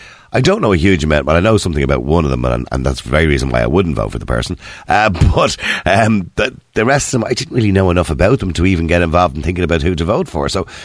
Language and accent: English; Swords, Leinster, Ireland; I'm from Swords, and there was by-elections in my area.